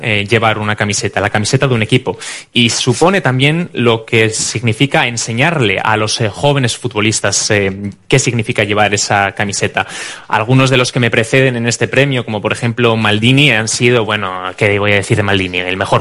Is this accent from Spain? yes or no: no; Italy; Spanish is a second language; cuando dije en mi país de origen, en Italia, que iba a recibir este premio